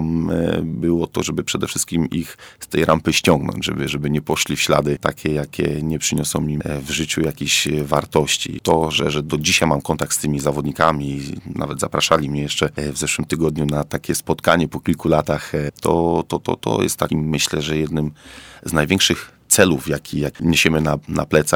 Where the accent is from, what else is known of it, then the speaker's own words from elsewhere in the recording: Kraków, Lesser Poland, Poland; ja akurat wychowałem się w Nowej Hucie